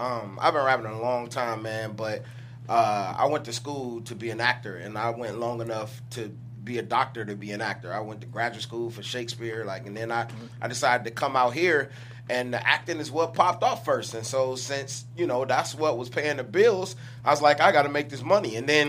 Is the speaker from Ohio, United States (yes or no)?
no; Detroit, Michigan, United States; I'm from Detroit, man. I went to public school.